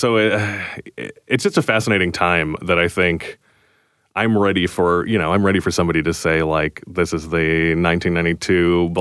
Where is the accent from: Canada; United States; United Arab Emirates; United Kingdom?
Canada; obviously Canadian films, we're Canadian.